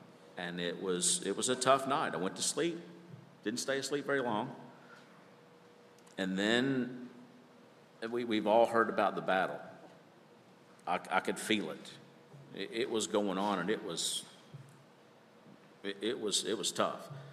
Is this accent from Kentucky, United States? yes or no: yes; Kirksey, Kentucky, United States; I grew up in Kirksey. I don't know if anyone knows where Kirksey is, Northwest Callaway County.